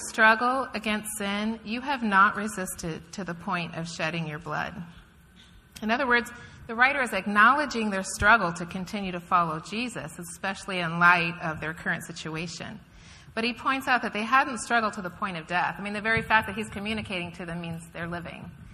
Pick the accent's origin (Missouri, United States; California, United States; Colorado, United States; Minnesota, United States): California, United States; Redondo Beach; We came here originally from Redondo Beach when my husband was hired to be the youth pastor here.